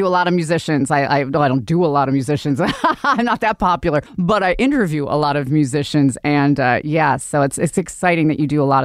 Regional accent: Philadelphia, Pennsylvania, United States; I'm taken more seriously because I'm from Philly.

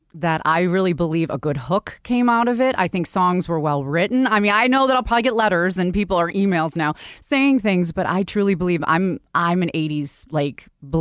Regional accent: Buffalo, New York, United States; I grew up in Buffalo, so I'm kind of your neighbor, Buffalo, New York. We're sort of a little bit. I have a little bit of the accent that I've worked

